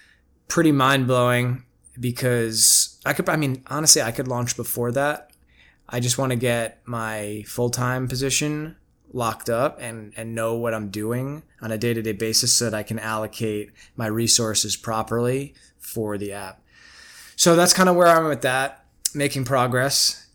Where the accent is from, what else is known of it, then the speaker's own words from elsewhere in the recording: New York, United States; So basically just saying like, I'm cool, like I'm down to earth and I'm from New York.